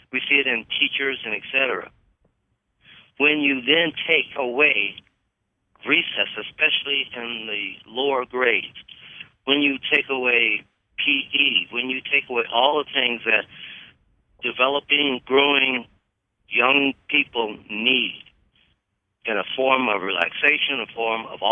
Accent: California, United States; I'm from California, as you guys know, and homeschooling is pretty big there.

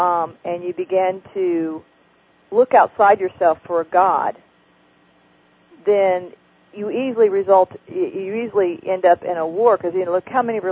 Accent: the South, United States; When you're able to step back far enough, listen to that, far enough, you can tell I'm from the South.

